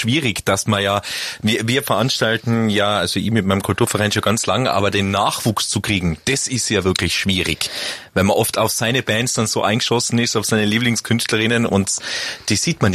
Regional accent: Tyrol, Austria; Und jetzt geht's in meine Heimatgemeinde nach Zelfs zum Lokalhelden Jesse.

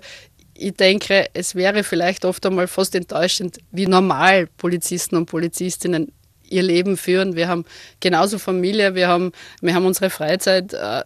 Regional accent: Krems, Lower Austria, Austria; born there; Also ich bin gebürtige Kremserin, also ich komme aus der Wachau. Also es ist nicht ganz so klassisch flaches Niederösterreich, sondern wir haben zumindest das schöne Donautal. Und ich kann mittlerweile sagen, ich habe zwei Heimatorte

